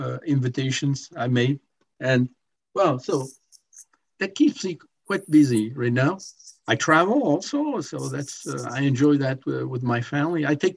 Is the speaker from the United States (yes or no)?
no; Italy; English is a second language; moved away; also born or lived in France / Canada; when I was a kid, I grew up in Italy. So, of course, Italian cuisine was an obligation.